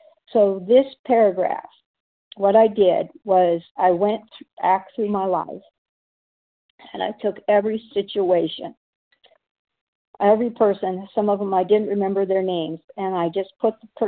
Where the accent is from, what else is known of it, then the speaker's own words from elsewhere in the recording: Washington, United States; I am from Washington State